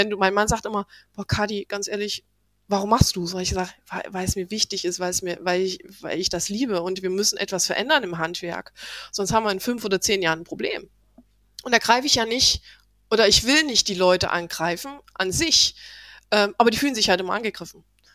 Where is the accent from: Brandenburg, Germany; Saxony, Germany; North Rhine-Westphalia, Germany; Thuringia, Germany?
Saxony, Germany; Dresden; Und aber er kommt ja aus Dresden, so meine Heimat, ne? Ich bin ja auch Sachse.